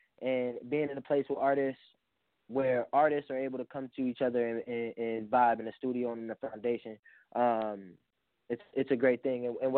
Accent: Las Vegas, Nevada, United States; now in Minnesota, United States; I'm originally from Las Vegas, Nevada, moved to Minnesota 2012.

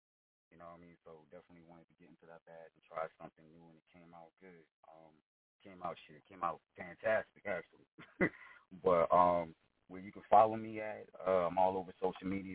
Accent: New York, United States; You know, I'm from New York, but I have southern roots down here in South Carolina.

